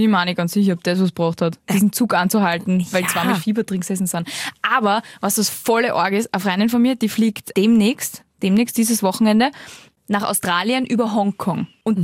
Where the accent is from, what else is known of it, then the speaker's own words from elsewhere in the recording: Italy; Pass auf, ich bin Italienerin.